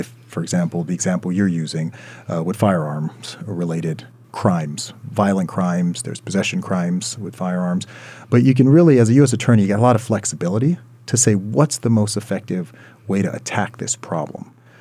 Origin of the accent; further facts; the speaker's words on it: Hawaii, United States; I mean, I grew up in Hawaii, which is well known, graduated from Mulani High School.